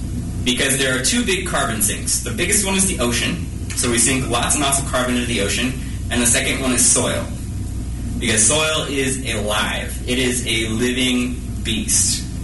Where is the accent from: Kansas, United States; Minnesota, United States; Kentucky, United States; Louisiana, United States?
Kansas, United States; Topeka; I'm from Topeka, so I can see it literally with the infrastructural types of things.